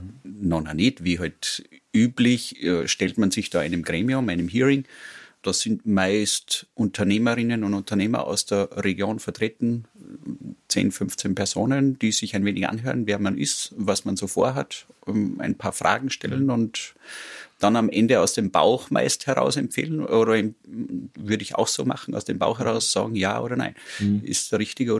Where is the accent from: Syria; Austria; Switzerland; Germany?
Austria; Abtenau, Salzburg; born there; Ich bin in Abtenau geboren und wohne immer noch dort, fühle mich dort auch sehr, sehr wohl